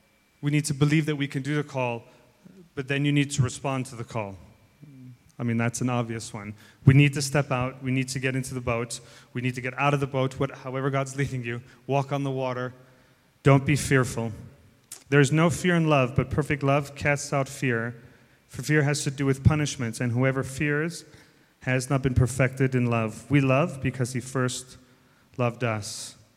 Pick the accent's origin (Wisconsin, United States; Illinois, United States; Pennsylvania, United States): Wisconsin, United States; So I come from Wisconsin, so I get to read you a Native American story.